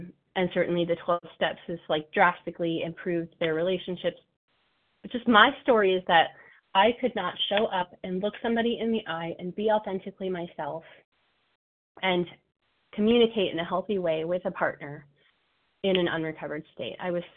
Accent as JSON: {"language": "English", "region": "Colorado", "country": "United States", "lives_now": "Pennsylvania, United States", "said": "I'm originally from Colorado, and I, as Jason mentioned, I moved out here to Pennsylvania"}